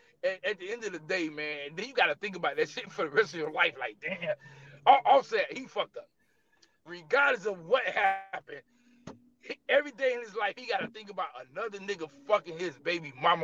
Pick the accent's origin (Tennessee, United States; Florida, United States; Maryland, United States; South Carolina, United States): Florida, United States; Opa-locka; Yeah, Opa-locka, you're going to be looking for a bullet, because, look, one thing, I'm from Opa-locka